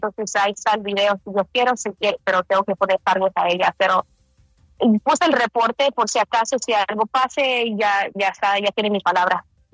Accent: Houston, Texas, United States; born there; yo nací en Houston, Texas. Mi mamá, mi abuela, mi bisabuela, todos nacimos en Texas. En 1890 llegó mi bisabuela con su tíos a trabajar en el campo

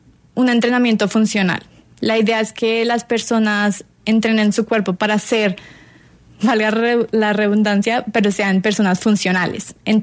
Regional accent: Antioquia, Colombia; Sí. Sí, soy paisa.

